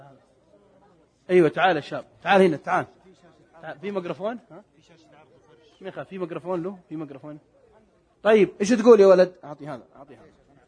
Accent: Al-Qassim, Saudi Arabia; لا عندنا في القصيم ما نسميه ورع

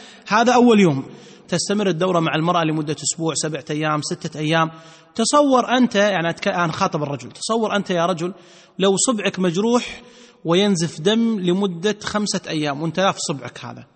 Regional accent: Kuwait; عندنا في الكويت

